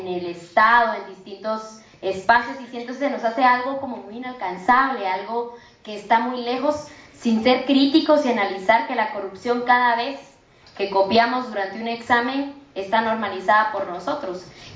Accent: Guatemala; soy estudiante de Pensum Cerrado de la Universidad de San Carlos de Guatemala, de la Facultad de Arquitectura, y orgullosamente de Usaques Pueblo.

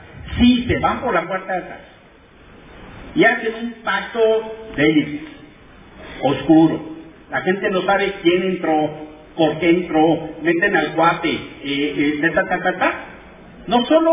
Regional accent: Mexico; Se lo digo como mexicano, lo miro con envidia.

